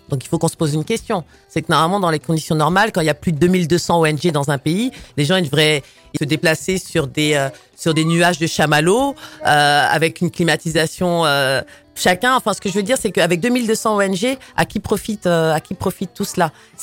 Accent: Paris, Île-de-France, France; Je suis née à Paris, je suis née dans le 18e. D'ailleurs, là, c'est très émouvant parce que du coup, je suis logée juste à côté de là où j'ai grandi, où mes parents ont acheté leur première maison.

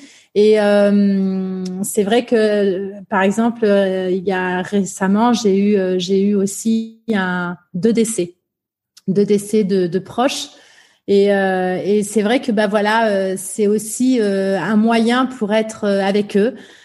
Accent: Limoges, Nouvelle-Aquitaine, France; J'ai grandi à la campagne. Je suis née à Limoges. Et donc, alors j'ai grandi à Limoges, notamment après j'ai déménagé parce que j'ai un père militaire qui a beaucoup bougé, qui a été muté dans différents endroits. Donc, voilà, j'ai vécu à Limoges, à Tours.

